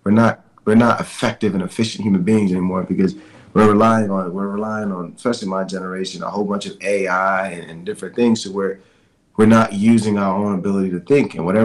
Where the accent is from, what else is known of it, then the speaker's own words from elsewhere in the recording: Brooklyn, New York, United States; By default, I mean, I'm from New York, so I feel like I got to represent New York Knicks and you know, Brooklyn Nets, and I was born in Brooklyn.